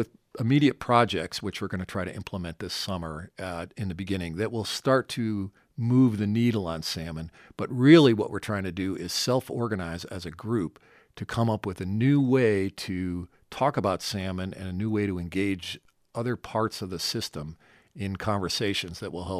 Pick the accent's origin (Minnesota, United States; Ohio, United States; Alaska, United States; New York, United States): Alaska, United States; Kodiak; me and Freddie Christensen from Old Harbor, we're from Kodiak.